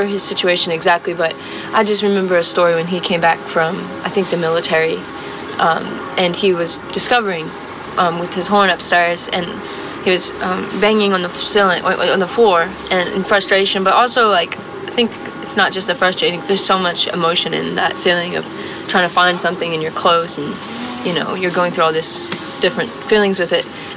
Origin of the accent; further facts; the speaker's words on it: Southern United States, United States; I grew up in the Bible Belt, so, and I still really love Jesus, you know. And I'm really devoted to different aspects of Buddhism